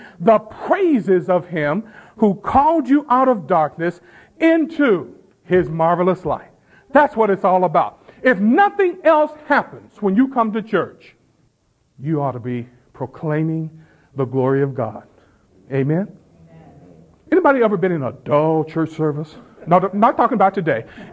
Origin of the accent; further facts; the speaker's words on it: the South, United States; I grew up in the South. I grew up in a Baptist church in the South.